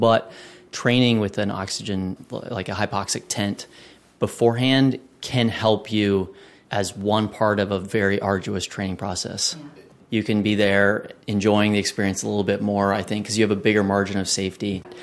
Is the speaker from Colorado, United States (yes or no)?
yes; Loveland, Colorado, United States; I grew up in Loveland, Colorado, near Denver's altitude, about 5,000 feet. And I would go back home to try to run 5Ks there.